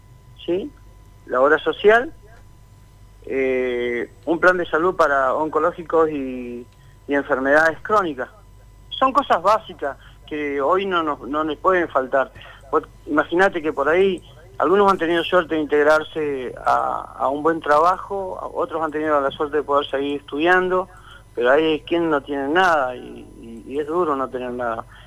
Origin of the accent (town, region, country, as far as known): Argentina